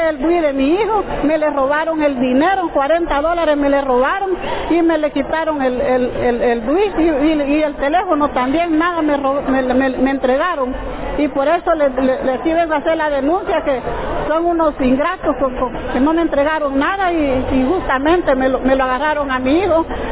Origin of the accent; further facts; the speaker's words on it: Apaneca, Ahuachapán, El Salvador; Yo vengo del departamento de Huachapán, municipio de Apaneca